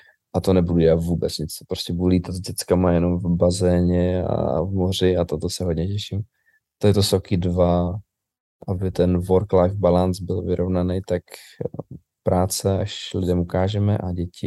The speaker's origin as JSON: {"language": "Czech", "region": "Prague", "country": "Czechia", "said": "Asi klasika, jako každý Pražák, do lokálu."}